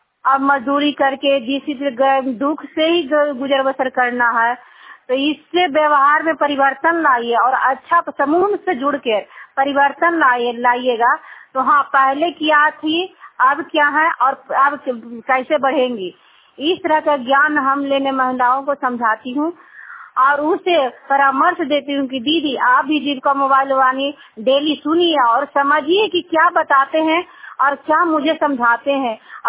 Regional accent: Gangta, Bihar, India; मैं गंगटा गांव से हूँ, बसनियामा पंचायत, हरनौर प्रखंड और जिला नालंदा का निवासी हूँ।

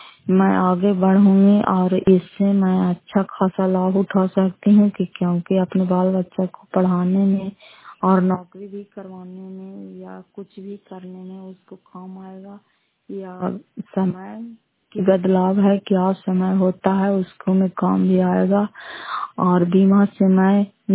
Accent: Fatehpur, Bihar, India; घर फतेहपुर, पंचायत मकरौता, जिला नालंदा, किराए पसरा ब्लॉक की निवासी हूँ।

